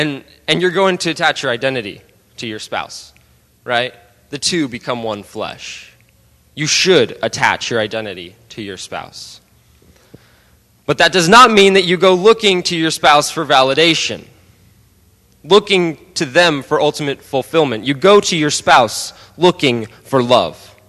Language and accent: English; United States; I say, I am American, right?